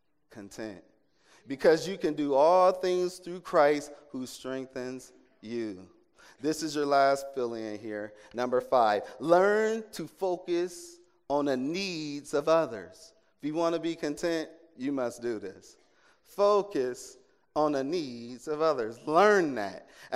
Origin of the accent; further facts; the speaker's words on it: United States; I'm from America.